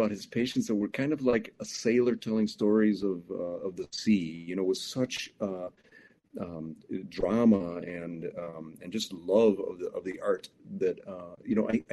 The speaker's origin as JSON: {"language": "English", "town": "Chicago", "region": "Illinois", "country": "United States", "tie": "born or raised there", "lives_now": "Wausau, United States", "said": "Well, I grew up in Chicago, and so I did a lot of my training in Chicago, medical school, and then cardiac surgery eventually in Chicago."}